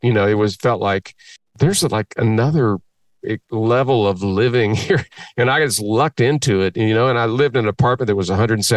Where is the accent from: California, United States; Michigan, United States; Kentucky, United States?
Kentucky, United States; You know, being growing up in Kentucky, Austin was one thing, New Orleans was another.